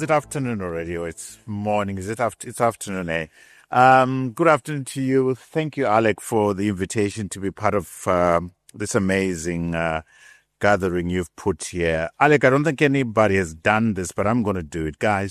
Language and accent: English; Zimbabwe; also born or lived in South Africa; I'm a Zimbabwean through and through. I love Zimbabwe.